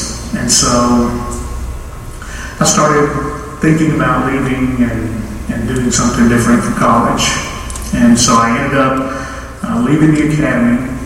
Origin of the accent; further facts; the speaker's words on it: Palestine, Texas, United States; moving back to Texas, and so I scheduled my baptism for a church in my hometown of Palestine